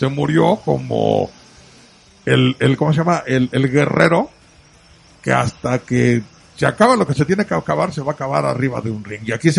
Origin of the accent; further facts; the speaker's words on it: San Luis Potosí, Mexico; Yo soy de San Luis Potosí, mi tierra, San Miguelita.